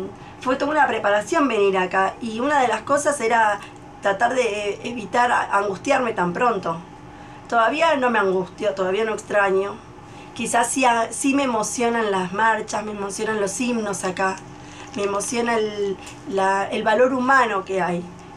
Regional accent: Buenos Aires Province, Argentina; moved away as an adult; y Raúl, que es mi marido, es de Jujuy y yo soy de Buenos Aires.

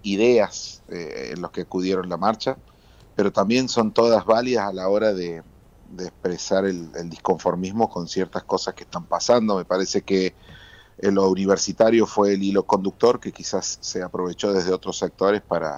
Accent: San Luis, Argentina; Bueno, yo soy de San Luis, imagínese que pocas veces en mi vida he visto la cantidad de población de mi provincia en un solo acto

